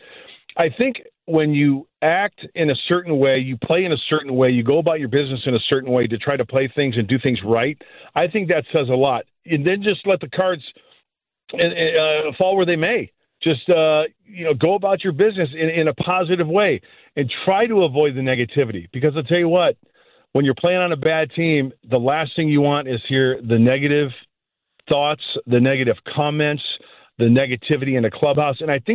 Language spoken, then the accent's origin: English; Joliet, Illinois, United States; also born or lived in Aurora; Joliet's great. Very proud to be from there. I was born in Aurora. Lived there a year. Then my parents moved to Joliet. And I tell you what, great childhood.